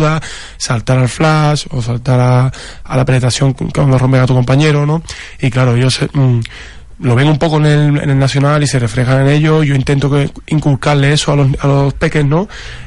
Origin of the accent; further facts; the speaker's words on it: Seville, Andalusia, Spain; no soy de Marrachí, soy de Sevilla Capital, ¿vale? Soy del barrio de La Macarena, de Sevilla Capital.